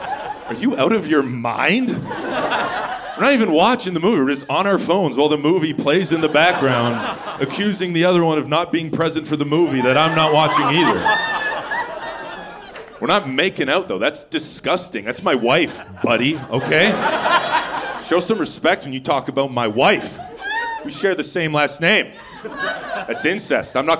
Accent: Canada; I've been called gay by Americans because I'm Canadian

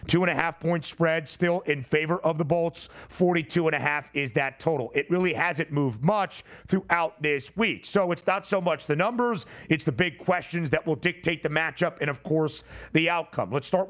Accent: West Coast, United States; growing up on the West Coast, we didn't have snow days.

